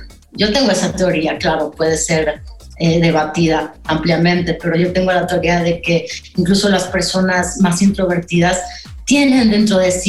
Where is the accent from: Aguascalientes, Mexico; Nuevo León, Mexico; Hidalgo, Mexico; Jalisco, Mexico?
Hidalgo, Mexico; Pachuca; yo crecí, tuve mi adolescencia en Pachuca. Allí estudié, me tocó mi época de estudiar la secundaria y la preparatoria. Entonces, pues yo era una chica provinciana tal cual